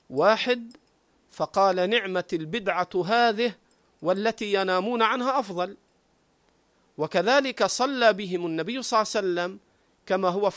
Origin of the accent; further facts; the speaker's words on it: Egypt; عندنا في مصر نشهد ولا يعز من عاديت